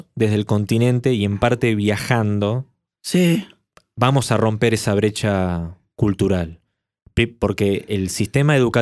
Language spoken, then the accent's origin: Spanish; Argentina; somos los argentinos y las argentinas del continente.